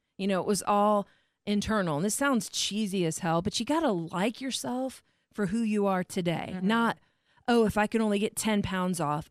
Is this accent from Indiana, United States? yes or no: yes; Warsaw, Indiana, United States; now in -; I came from Indiana to here.